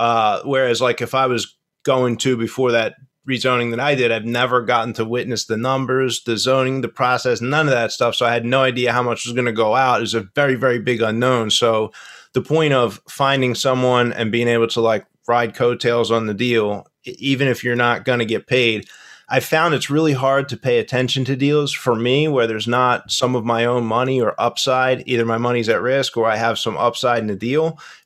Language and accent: English; Philadelphia, Pennsylvania, United States; moved away as an adult; now in Chicago, United States; So, I mean, I grew up in Philadelphia. I moved to Chicago like 5 years ago to be near my daughter.